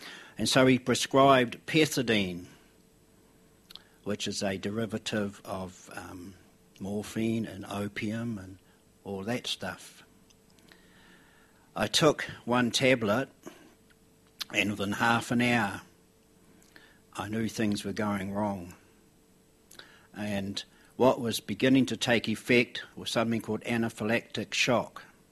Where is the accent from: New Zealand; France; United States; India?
New Zealand; I mean, they call the South Island the mainland, but we come from New Zealand.